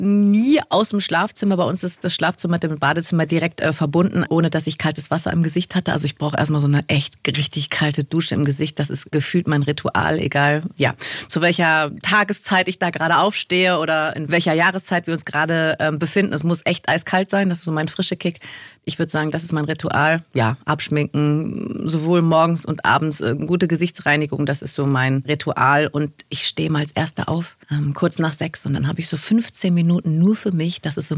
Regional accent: Rhineland, Germany; Also ich bin ein Kind des Rheinlands. Ich bin in der Nähe des Karnevals groß geworden und zelebriere das auch immer noch feierlich in jedem Jahr.

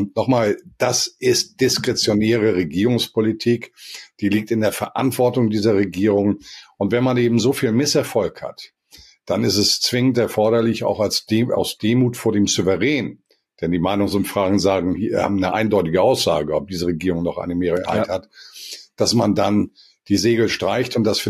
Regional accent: Hamburg, Germany; Wir sind beides Hamburger, war mal Hamburger Bürgermeister, ich bin gebürtiger Hamburger sogar.

